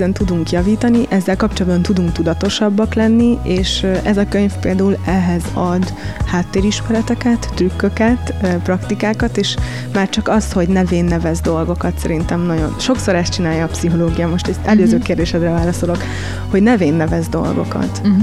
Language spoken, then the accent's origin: Hungarian; Transylvania, Romania; amik én egyébként erdélyi vagyok